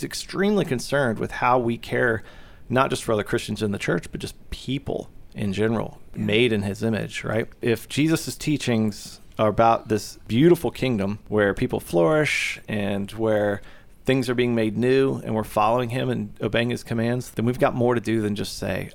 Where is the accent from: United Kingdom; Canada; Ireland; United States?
United States; Growing up in the United States, arguably one of the most highly individualistic cultures ever